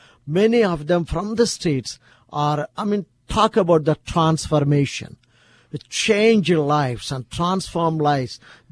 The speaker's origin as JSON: {"language": "English", "country": "India", "said": "They're all Germans, but I'm an Indian"}